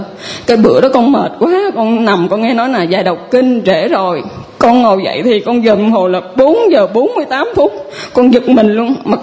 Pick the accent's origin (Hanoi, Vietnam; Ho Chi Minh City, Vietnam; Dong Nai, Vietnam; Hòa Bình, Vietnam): Dong Nai, Vietnam; La Nga; Quê con ở La Ngà, Định Quán á.